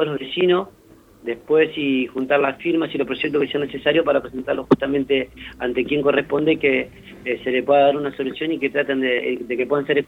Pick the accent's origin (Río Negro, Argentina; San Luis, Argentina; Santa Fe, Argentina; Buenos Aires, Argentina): Buenos Aires, Argentina; Villa Centenario; nací y criado acá en la Villa Centenario, más precisamente en calle Colón